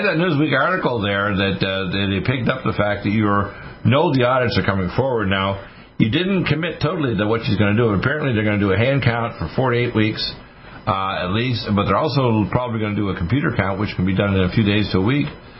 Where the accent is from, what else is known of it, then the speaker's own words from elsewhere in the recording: Detroit, Michigan, United States; born there; I was born in Detroit.